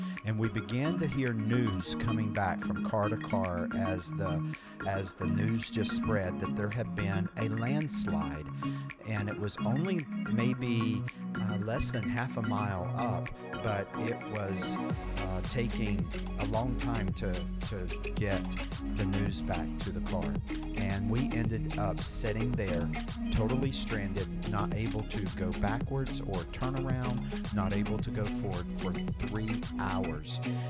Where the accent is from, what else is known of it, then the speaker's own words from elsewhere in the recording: North Carolina, United States; Growing up in North Carolina, this reminds me of Black Mountain.